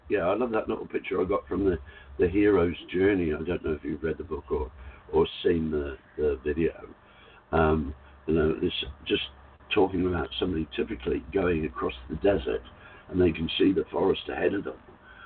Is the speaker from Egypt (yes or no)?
no; Australia; And a lot of people find me confrontational, but I am Australian and I am blunt and I stand in my truth.